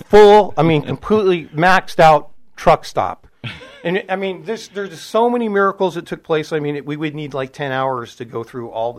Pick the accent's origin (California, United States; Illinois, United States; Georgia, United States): California, United States; you know, as a Californian, you know, when you get to the East Coast, you better get up earlier